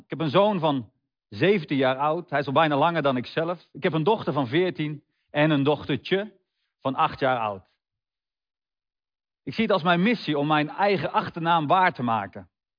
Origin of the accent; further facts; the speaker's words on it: Veenendaal, Utrecht, Netherlands; also born or lived in Hasselt; En voor mij is die vertrouwde omgeving Veenendaal. Ik ben geboren in Hasselt, boven Zwolle. Maar op een gegeven moment, op 1-jarige leeftijd, ben ik naar Veenendaal gekomen met mijn ouders. En dit is de plek waar ik me goed voel. Ik ken hier elke straat, ieder plein.